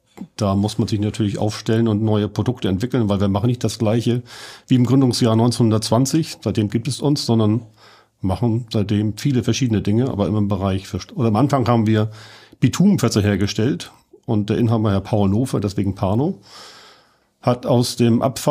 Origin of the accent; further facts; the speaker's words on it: Neumünster, Schleswig-Holstein, Germany; Ja, ich bin hier geboren in Neumünster, bin jetzt so zur Schule gegangen, habe in Hamburg studiert.